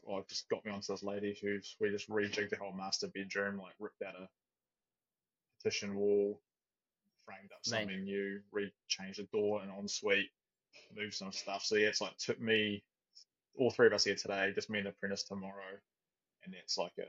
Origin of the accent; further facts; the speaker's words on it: Tauranga, Bay of Plenty, New Zealand; also born or lived in Auckland; I came back to Tauranga from Auckland after being a foreman up there for 8 years. Brought the kids back to Tauranga and different town for where I grew up. I grew up down here.